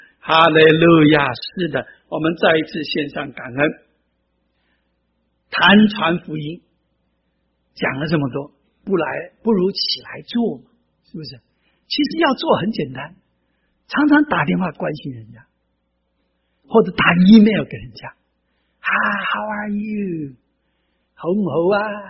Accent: Taiwan; 我是正宗的台湾人，我父亲是福建厦门人，所以我台湾话讲得比你们都标准。

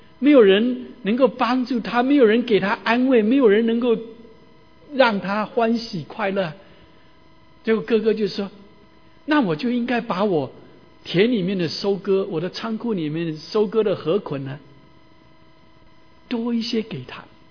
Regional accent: United States; 我们美国人呢动不动 I love you dear darling I love you

